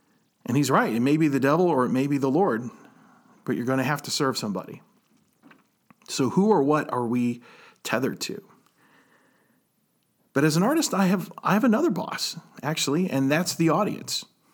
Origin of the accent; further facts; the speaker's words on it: United States; there's this part of us as an artist and probably as an American, frankly, that rises up and says, I don't think so.